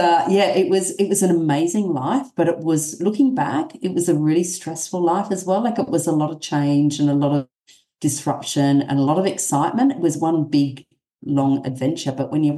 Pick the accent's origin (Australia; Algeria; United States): Australia; New South Wales; I'm Aussie well and truly through and through. I'm from the mid-north coast of New South Wales. I'm currently in Tuncurry.